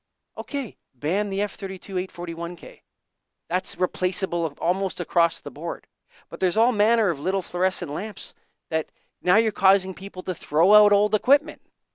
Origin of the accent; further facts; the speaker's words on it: Canada; I'm Canadian